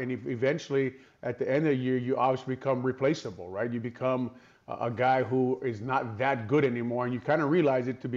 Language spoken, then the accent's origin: English; Hawaii, United States; I was in my home state of Hawaii for the last two or three weeks.